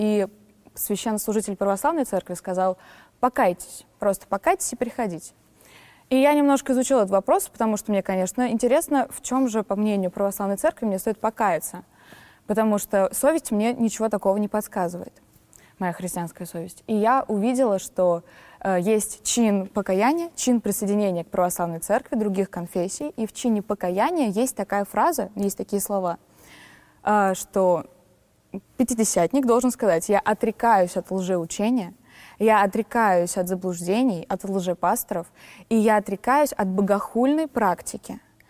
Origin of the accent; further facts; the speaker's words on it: Nizhny Novgorod, Nizhny Novgorod Oblast, Russia; я вот из Нижнего Новгорода, я лично живой человек, живой представитель той самой конфессии, о которой я говорю